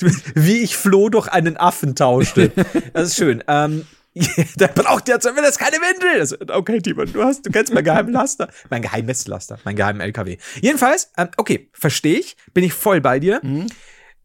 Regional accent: Bavaria, Germany; was ich nachvollziehen kann als Bayer.

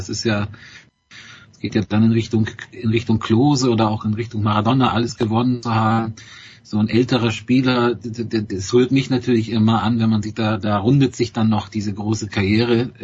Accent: Bremen, Germany; Oder natürlich ich als Bremer sehe natürlich auch die Füllkrug-Entwicklung.

